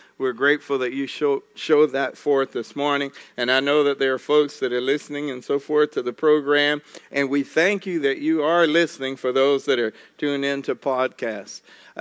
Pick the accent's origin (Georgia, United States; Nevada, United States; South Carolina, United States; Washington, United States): South Carolina, United States; Believe it or not, I am North American, okay, from South Carolina. It may not sound like